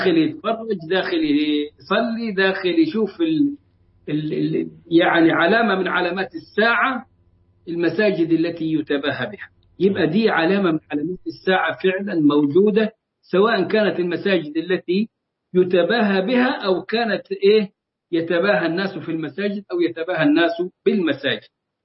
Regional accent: Egypt; اتبنى زمان عندنا في مصر قبل كام سنه كده مسجد اسمه الرحمن الرحيم في شارع صلاح سالم

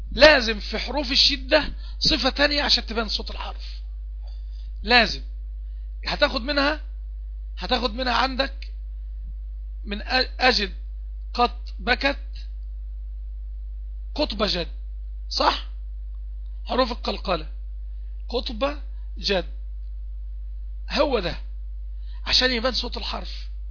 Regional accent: Egypt; التعطيش احنا عندنا في مصر، احنا عندنا في مصر ما بننطقش الجيم معطشة اصلا خالص

